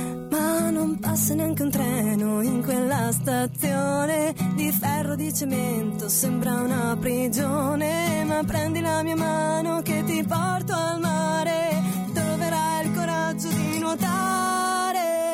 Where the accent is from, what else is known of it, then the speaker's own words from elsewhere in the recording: Cles, Trentino-Alto Adige, Italy; Io vedo anche per esempio in Val di Non, Val di Sole, io sono di Cles